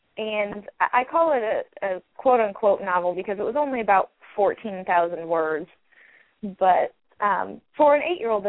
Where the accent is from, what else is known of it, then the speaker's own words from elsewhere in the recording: Indiana, United States; also born or lived in Illinois / Missouri; Well, I'm from Indiana. I grew up here, moved away for some time to Illinois and Missouri, and then came back home after a few years.